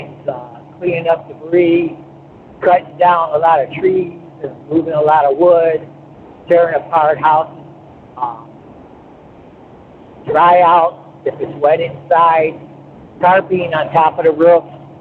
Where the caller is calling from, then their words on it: Frankenmuth, Michigan, United States; I'm calling from Frankenmuth area